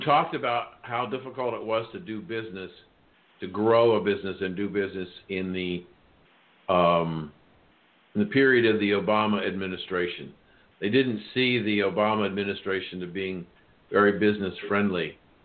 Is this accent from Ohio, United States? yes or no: yes; Columbus, Ohio, United States; Oh, down the road from where I was born and raised in Columbus.